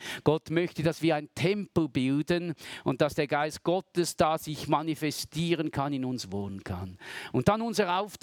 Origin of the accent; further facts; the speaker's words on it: Switzerland; soweit ist es noch nicht ganz bei uns in der Schweiz